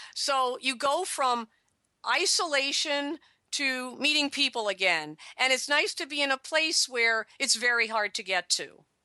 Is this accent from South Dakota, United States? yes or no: no; New York City, New York, United States; I'm rushing around because I'm a New Yorker, but nobody else is.